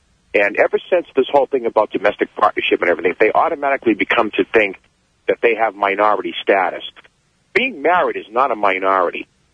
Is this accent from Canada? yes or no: no; New York City, New York, United States; I grew up in New York City, okay?